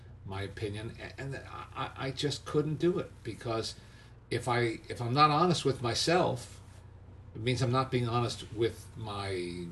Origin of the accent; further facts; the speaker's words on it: New Jersey, United States; also born or lived in Manhattan, New York; and I grew up in the suburbs in New Jersey, born in Manhattan, so that gives me the right to call myself a native New Yorker